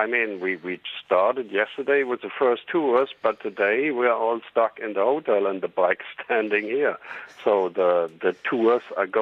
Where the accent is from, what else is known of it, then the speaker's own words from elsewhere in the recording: Central Germany, Germany; English is a second language; now in -; I'm from Germany, middle of Germany.